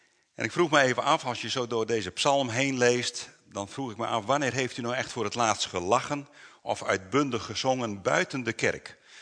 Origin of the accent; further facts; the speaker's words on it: Apeldoorn, Gelderland, Netherlands; Ik kom uit Apeldoorn, vanmorgen vroeg vertrokken.